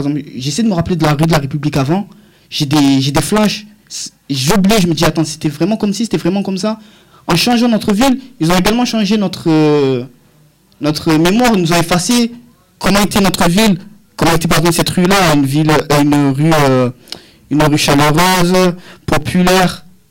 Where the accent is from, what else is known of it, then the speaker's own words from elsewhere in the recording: Marseille, Provence-Alpes-Côte d'Azur, France; on est Marseillais, on est l'âme, l'âme ne pourra pas la changer.